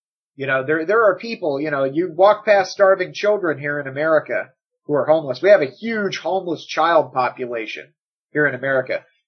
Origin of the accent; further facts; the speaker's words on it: United States; I said, no, I'm an American. This is my day. Oh, it's time to be patriotic.